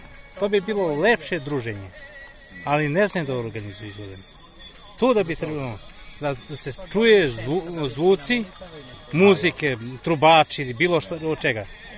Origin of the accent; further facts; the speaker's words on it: Sijarinska Banja, Southern and Eastern Serbia, Serbia; mi smo meštani ovde iz Sijarinske banje